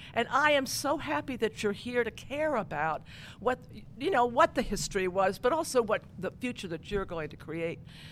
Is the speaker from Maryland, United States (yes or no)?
yes; Maryland, United States; I grew up in Maryland, and so I'm one of your adopted, whatever I am, children.